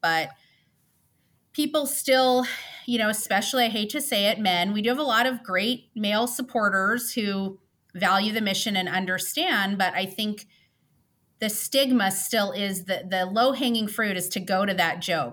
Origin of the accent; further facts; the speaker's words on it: Las Vegas, Nevada, United States; I grew up here in Las Vegas